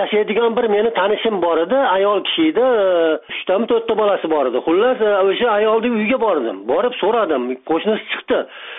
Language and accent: Uzbek; Andijan, Andijan Region, Uzbekistan; Aslida men o'zi Andijonda tug'ilganman, Andijonda yashardim.